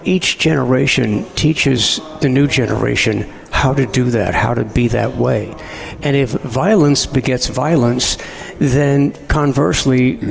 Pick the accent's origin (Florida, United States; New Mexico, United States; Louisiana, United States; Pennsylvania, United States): Louisiana, United States; Thibodaux; I would love for you to tell me from your perspective, why are we that way? Why is Thibodeau that way? What makes us this way?